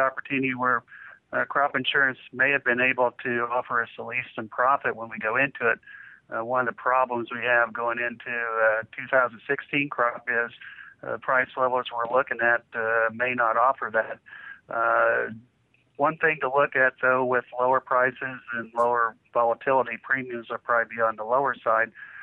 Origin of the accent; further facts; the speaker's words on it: United States; we, again, got to realize as American farmers we had an opportunity here probably, and it's passed.